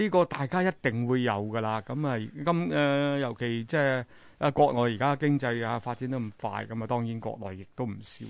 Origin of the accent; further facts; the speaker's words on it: Hong Kong; 绝大部分我香港人都相信都去过